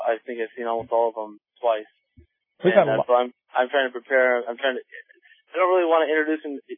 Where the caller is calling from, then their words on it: Mexico; I'm calling from Mexico, actually.